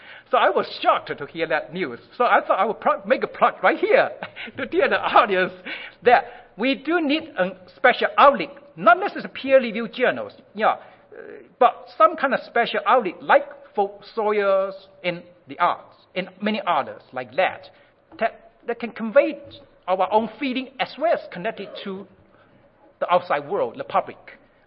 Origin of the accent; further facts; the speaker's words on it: China; I'm from China, so I appreciate Chinese too.